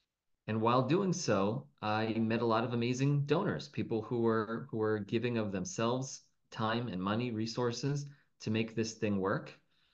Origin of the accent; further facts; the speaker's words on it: Baltimore, Maryland, United States; now in Adamstown, United States; And when I was growing up in Baltimore, you saw there were a lot of teenagers, people my own age, who were very, very involved in things like Yachad